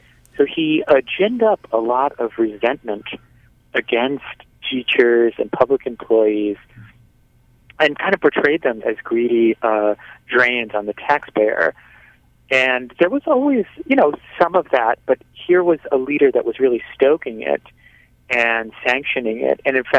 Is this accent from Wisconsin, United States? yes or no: yes; Wisconsin, United States; Well, I grew up in Wisconsin, and I've always been very fond of the state.